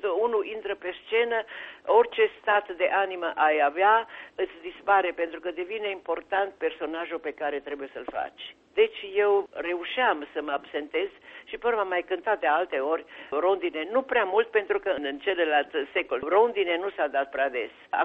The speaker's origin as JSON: {"language": "Romanian", "town": "Solovăstru", "region": "Mureș County", "country": "Romania", "tie": "born there", "moved": "yes", "lives_now": "Bucharest, Romania", "said": "mă simt mai aproape de Solovăstru decât de București, dar este normal. Cred că întotdeauna unde te-ai născut rămâne puțin aerul"}